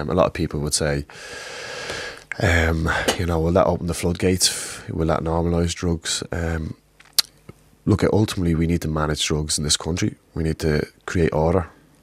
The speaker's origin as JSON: {"language": "English", "country": "Ireland", "said": "And as Irish people, we've shown really important change over the last 2 to 3 years with the same-sex marriage and the repeal of the eighth. So change, Irish people are now open to change."}